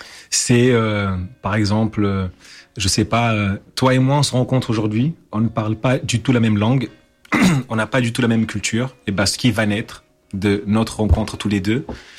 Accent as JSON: {"language": "French", "town": "Nice", "region": "Provence-Alpes-Côte d'Azur", "country": "France", "tie": "born or raised there", "second_language": "French", "said": "En fait, ce qu'il faut savoir, c'est que moi je suis arrivé, je parlais pas un mot français. Mais encore une fois, j'ai eu une grande chance. À l'école, j'ai grandi dans le sud de la France, à Nice."}